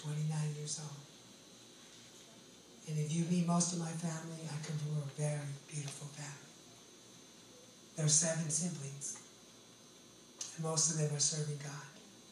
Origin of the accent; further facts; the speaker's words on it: Woodland, California, United States; I'm like, I'm from Yolo County, dude. I'm like, we don't have gangs in Woodland.